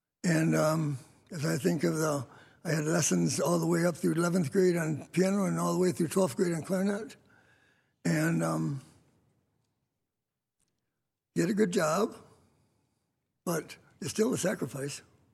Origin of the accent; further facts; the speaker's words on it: Chicago, Illinois, United States; born there; But November 30th, 1936, I was born in Chicago, Illinois.